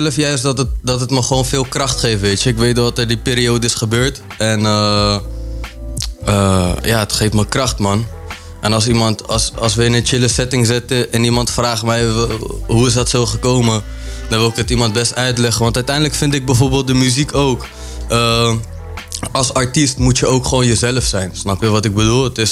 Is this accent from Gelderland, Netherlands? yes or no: yes; Harderwijk, Gelderland, Netherlands; Ik kom uit Harderwijk.